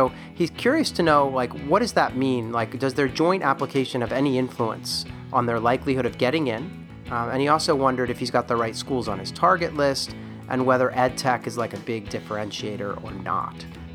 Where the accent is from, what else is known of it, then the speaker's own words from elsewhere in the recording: Philadelphia, Pennsylvania, United States; I'm from Philadelphia, so I'm a Philadelphia Phillies fan.